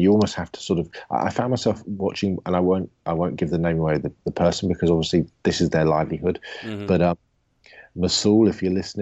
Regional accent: England, United Kingdom; I am the English guy.

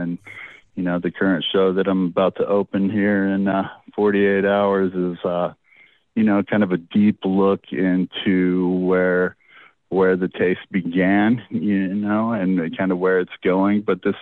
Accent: Tennessee, United States; I grew up in Tennessee

